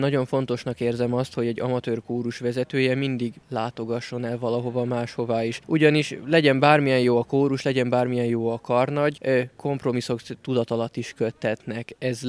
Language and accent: Hungarian; Budapest, Hungary; Budapestről jövök